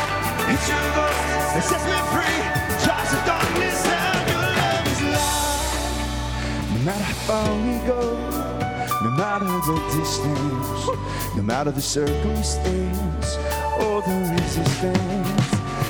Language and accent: English; Michigan, United States; I'm actually from Michigan, so I can say that.